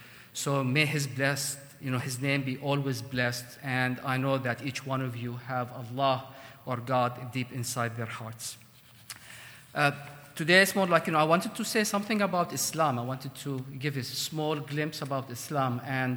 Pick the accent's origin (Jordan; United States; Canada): Jordan; living and growing up in Jordan, I was indoctrinated with the religion.